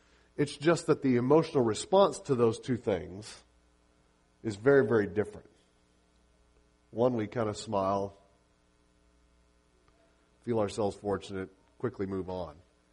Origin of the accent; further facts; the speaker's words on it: Arkansas, United States; also born or lived in Central Florida; We had just moved to Central Florida from Northwest Arkansas. And when we moved from Northwest Arkansas to Central Florida, one of the sports that was kind of big was soccer. It was not big in Northwest Arkansas. We didn't play soccer as a kid much growing up.